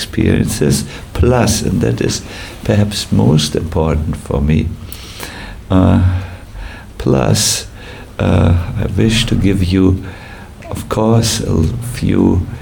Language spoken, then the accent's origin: English; North Germany, Germany; accent: North German; I could speak Grüezi in such a way that no one would recognize my North German accent.